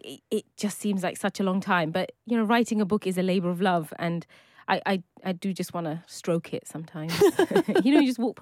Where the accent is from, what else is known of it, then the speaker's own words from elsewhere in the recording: United Kingdom; And what I've learned over the years of just living, you know, just being British means I get to kind of mix and match the two.